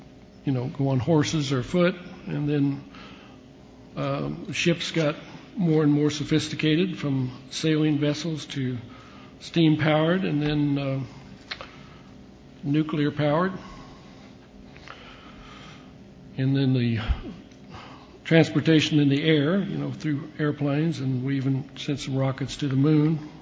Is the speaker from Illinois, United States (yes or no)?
yes; Illinois, United States; When I was growing up on the farm, not too many people in the midsection of the country, and I grew up in Illinois, thought about irrigating crops